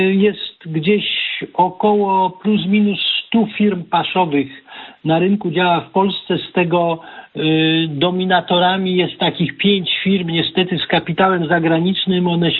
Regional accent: Poznań, Greater Poland Voivodeship, Poland; ja jestem z Poznania.

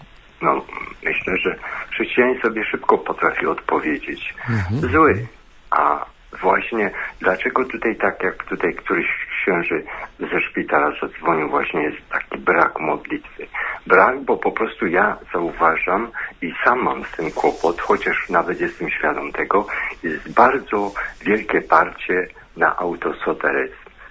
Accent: Silesian Voivodeship, Poland; Ja ze Śląska.

